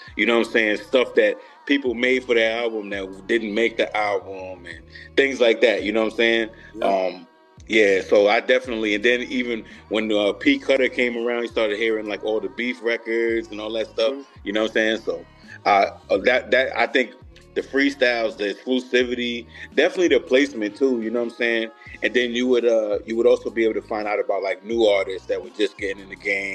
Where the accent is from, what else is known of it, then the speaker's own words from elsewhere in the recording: New York, United States; I grew up in New York, so it's nothing like going to Jamaica Avenue, bro, and getting those mixtapes.